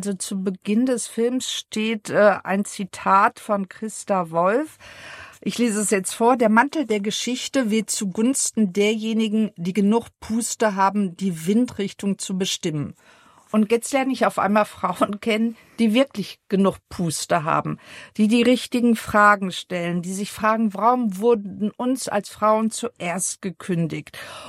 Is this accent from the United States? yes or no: no; West Germany, Germany; Und ich muss ja sagen, ich komme ja aus dem Westen.